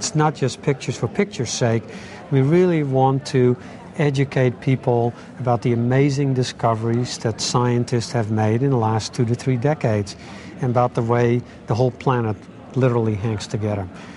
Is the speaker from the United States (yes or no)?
no; Netherlands; I'm from Holland. I was born and raised below sea level.